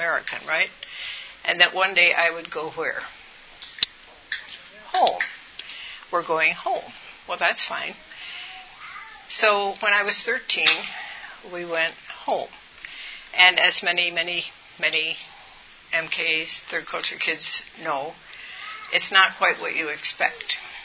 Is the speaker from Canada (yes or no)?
no; Nigeria; So when I was born and raised in Nigeria, I loved my life.